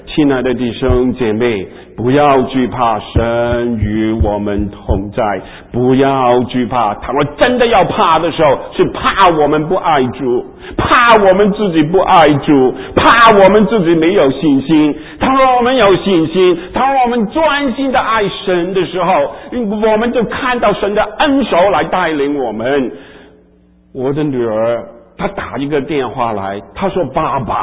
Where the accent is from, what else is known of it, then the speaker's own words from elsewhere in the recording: Taiwan; 我们从台湾来的